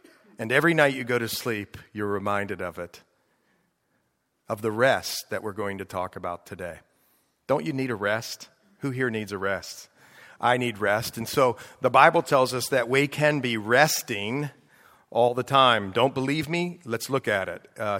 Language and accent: English; Ohio, United States; also born or lived in Pennsylvania; And then you move back to Pennsylvania, or we came from Ohio originally.